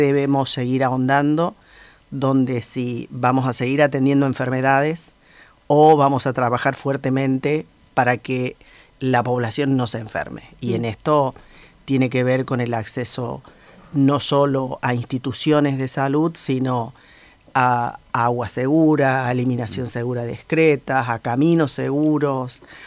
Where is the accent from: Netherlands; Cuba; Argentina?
Argentina